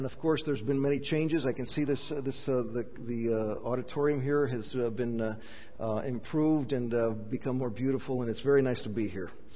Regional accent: Greece; my parents arrived in Greece as missionaries with me in 1966. I grew up in Greece and went to Greek schools, and I'm fluent in the language.

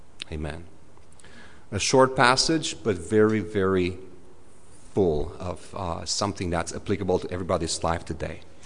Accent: Romania; first language Romanian; English is a second language; I'm speaking English, not Romanian. English is ESL, so if you'd hear me speak Romanian, you'd really need some espressos to listen to me.

